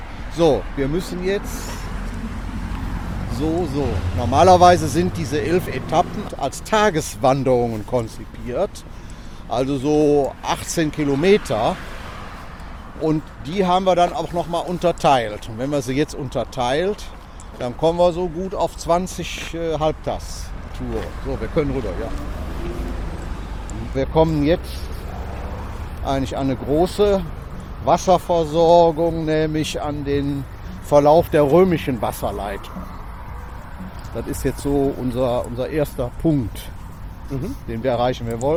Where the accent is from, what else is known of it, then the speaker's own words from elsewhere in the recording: Cologne, North Rhine-Westphalia, Germany; als Kölner